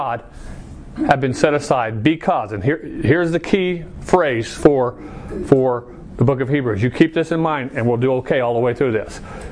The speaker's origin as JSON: {"language": "English", "town": "Chandler", "country": "United States", "tie": "born or raised there", "said": "Now, when I was growing up in the Baptist church, one of the things that I think we actually used to have this outside the building on the church, the little red brick church there in Chandler, First Baptist Church of Chandler"}